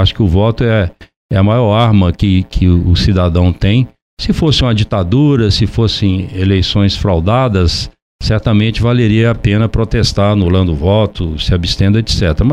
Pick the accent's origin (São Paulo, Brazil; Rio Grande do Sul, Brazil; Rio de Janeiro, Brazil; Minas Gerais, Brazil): Minas Gerais, Brazil; Leopoldina; born there; nessa zona da mata que é também meu berço, né? Nasci aqui em Leopoldina